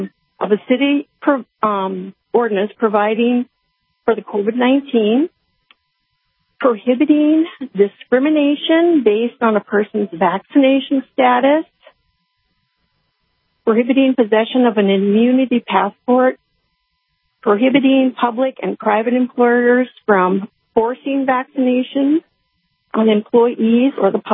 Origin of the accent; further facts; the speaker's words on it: Bismarck, North Dakota, United States; I am from Bismarck, a lifelong resident